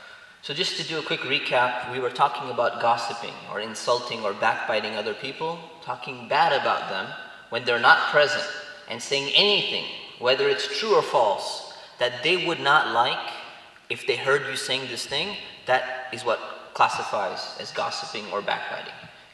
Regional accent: Tustin, California, United States; I was born in Cerritos, California, which is Southern California. It has the exact opposite weather that you're having right now.

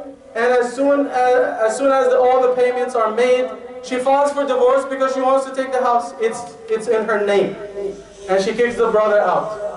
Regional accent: Egypt; from what I have seen here and back home, you know, I traveled and I grew up in Egypt

